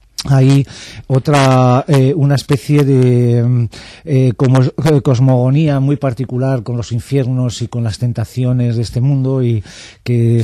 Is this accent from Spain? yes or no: yes; Segovia, Castile and León, Spain; cuando yo venía de Segovia a Madrid. Yo soy de Segovia